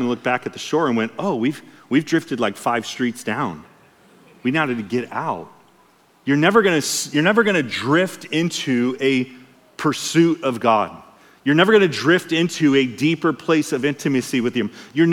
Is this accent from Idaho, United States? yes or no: no; California, United States; I grew up in Orange County near the beach and we had riptides, they were crazy.